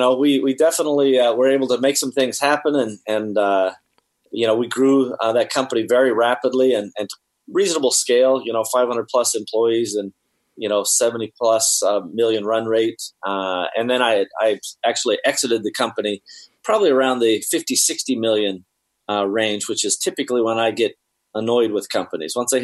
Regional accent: Seattle, Washington, United States; I'm from Seattle

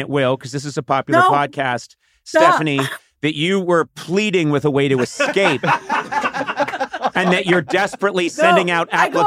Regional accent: Brookline, Massachusetts, United States; I'm from Brookline, Massachusetts.

